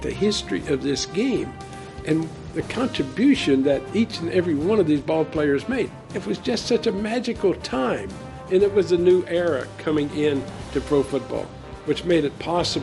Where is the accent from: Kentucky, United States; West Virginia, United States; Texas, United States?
West Virginia, United States; I came from West Virginia and as a son of a coal miner, and when I came to New York, it was just, I was like I was born to play here.